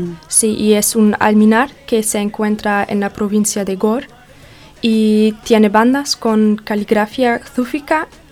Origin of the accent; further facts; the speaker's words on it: Germany; Spanish is a second language; yo soy de Alemania y nací en Alemania, pero mis abuelos son de Siria, pero viven en Turquía. Y sí, por eso hablamos tres idiomas en casa.